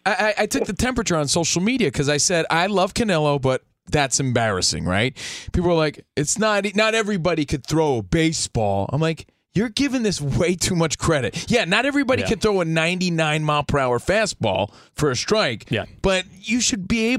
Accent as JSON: {"language": "English", "region": "New Jersey", "country": "United States", "said": "That's how we do it in Jersey."}